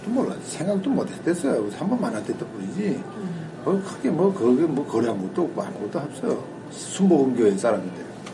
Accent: North Korea; moved away; 이게 내 회사 이름이에요. 내 고향의 이름을 따서. 그래서 우리 탈북자들이 나 우리 북경 와서

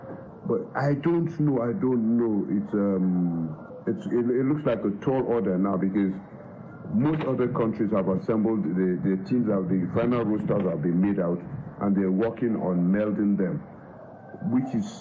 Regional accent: Nigeria; I'm a Nigerian

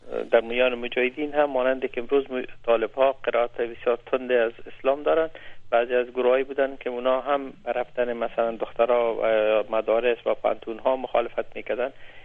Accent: Afghanistan; برخلاف مثلا در افغانستان یک قوم پشتون ها هستن که خود من پشتون هستم

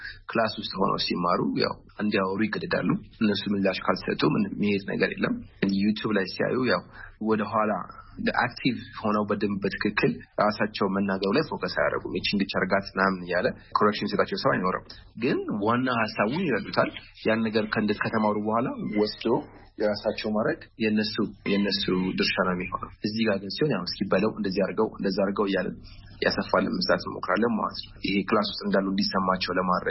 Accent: Addis Ababa, Ethiopia; እና አሁንም ተወልጄ ያደግኩትኝ አዲስ አበባ ነው። ያደግኩትኝ ወደ ጨርቆስ አካባቢ።

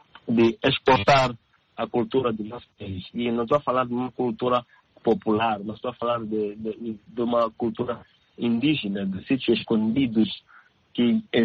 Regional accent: Mozambique; now in Helsinki, Finland; Eu e o Nelo e o Zildo, somos moçambicanos. Eu estou vivendo aqui em Helsinki, o Zildo está vivendo em Dinamarca e o Nelo está vivendo em Zurique.

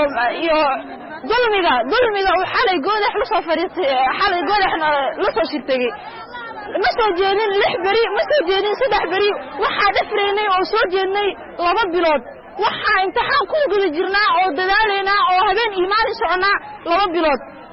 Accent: Kismayo, Jubaland, Somalia; waxaan ka socdaa ardayda Jubbaland, gaar ahaan magaalada Kismaayo.

